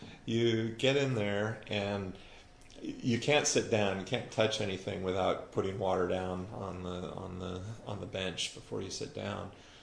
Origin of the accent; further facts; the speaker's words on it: Alaska, United States; I'm from Alaska. I've eaten tons of salmon